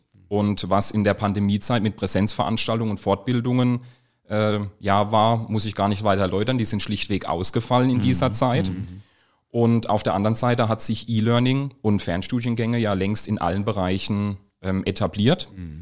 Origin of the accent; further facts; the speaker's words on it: Rhineland-Palatinate, Germany; ich bin 36 Jahre alt. Bin geboren und aufgewachsen in der wunderschönen Südpfalz in der Nähe von Landau und ja, habe dort eigentlich meine komplette Kindheit und Jugendzeit verbracht bis zum Abitur.